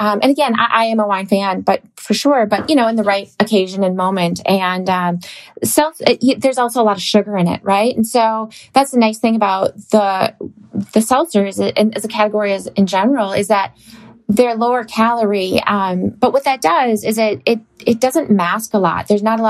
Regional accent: Midwest, United States; I like beer being growing up in the Midwest

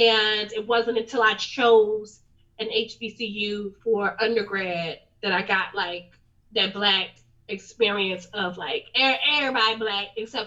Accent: Raleigh, North Carolina, United States; Yeah, I mean, growing up, I'm from Raleigh, North Carolina. So growing up, I went to predominantly white schools.

